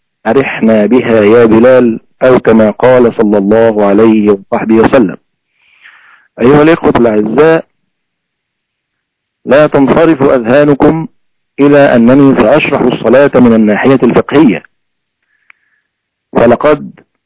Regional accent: Egypt; فلو أن رجلا ذهب إلى رجل آخر لكي يخطب ابنته عندنا في مصر

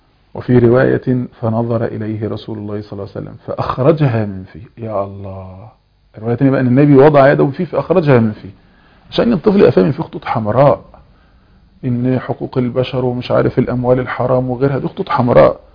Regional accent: Egypt; دي كلمة مشهورة عندنا في مصر، ممكن في الأرياف حتى كمان

